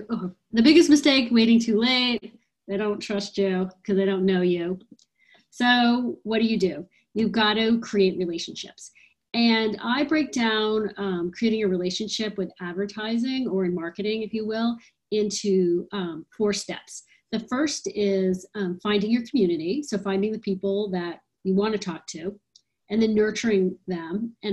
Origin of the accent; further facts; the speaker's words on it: Texas, United States; now in San Francisco, United States; I live in San Francisco, though I grew up in Texas.